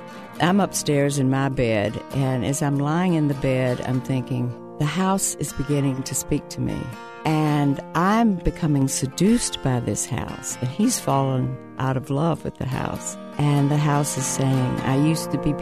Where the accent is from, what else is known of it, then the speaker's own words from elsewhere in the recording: Memphis, Tennessee, United States; born there; moved away; also born or lived in Los Angeles; I was born in Memphis